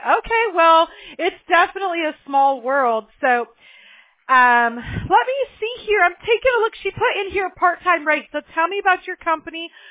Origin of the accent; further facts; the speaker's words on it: Mobile, Alabama, United States; born there; So I was born in Mobile, Alabama, and I've been to Florida when I was younger.